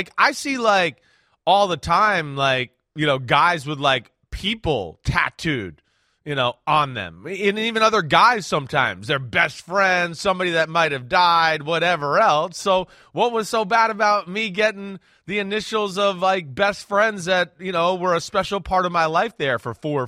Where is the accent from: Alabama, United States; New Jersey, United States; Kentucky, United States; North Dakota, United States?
New Jersey, United States; Hey, I'm from Jersey.